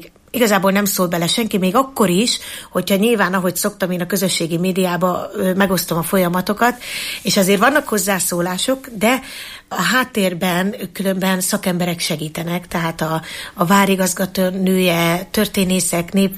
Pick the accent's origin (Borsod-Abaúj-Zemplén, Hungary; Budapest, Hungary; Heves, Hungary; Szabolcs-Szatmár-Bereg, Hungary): Heves, Hungary; Eger; Tehát én mint egri nő, én ebben nőttem fel.